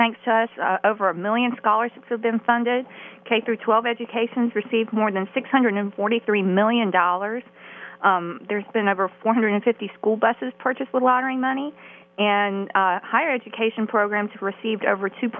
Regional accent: West Columbia, South Carolina, United States; I was actually just from West Columbia, but the Peach area is basically in the Ridge of South Carolina.

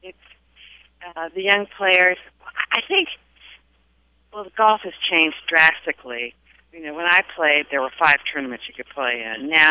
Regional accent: Savannah, Georgia, United States; Yes. Born and raised in Savannah. My family goes back, 1840s, and they were river pilots.

